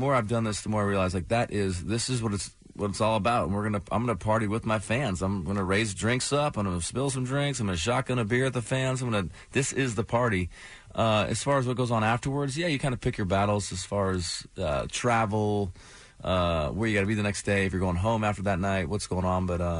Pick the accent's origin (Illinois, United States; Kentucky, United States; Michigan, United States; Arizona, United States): Arizona, United States; I'm from Arizona. You know, we didn't have any oceanfront property where I grew up. So We had a lot of mountains